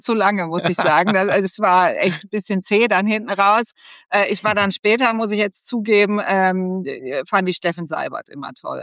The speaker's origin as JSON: {"language": "German", "region": "North Rhine-Westphalia", "country": "Germany", "tie": "born or raised there", "said": "Ich bin ein Kind des Ruhrgebiets"}